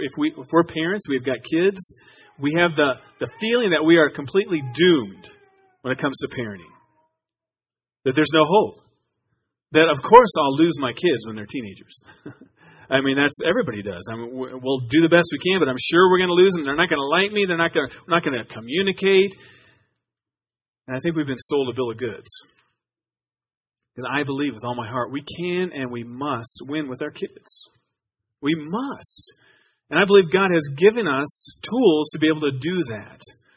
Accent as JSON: {"language": "English", "region": "Iowa", "country": "United States", "tie": "born or raised there", "said": "We lived in Iowa. I grew up in Iowa, and that's where I became a Christian."}